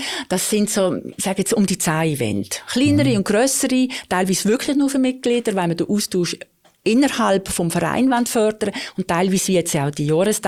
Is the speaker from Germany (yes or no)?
no; Rheinfelden, Aargau, Switzerland; Ich bin in Rheinfelden aufgewachsen, dort alle Schulen besucht.